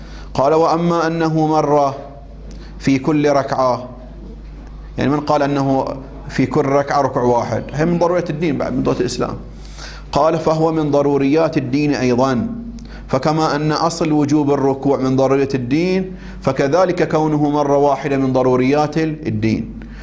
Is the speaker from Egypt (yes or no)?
no; Bahrain; شو عندنا في البحرين؟